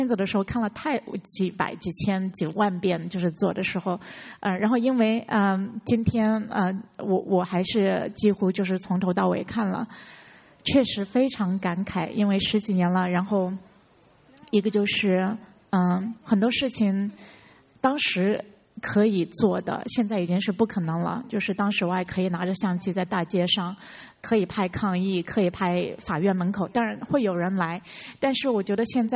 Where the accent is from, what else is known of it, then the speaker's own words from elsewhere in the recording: China; 因为我觉得虽然我是在中国农村长大